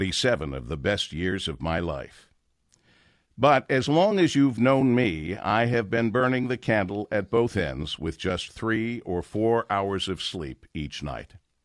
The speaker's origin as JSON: {"language": "English", "town": "Monroe", "region": "Michigan", "country": "United States", "tie": "born or raised there", "said": "I wanted to help the station I'd earlier worked at and grew up listening to in my hometown of Monroe."}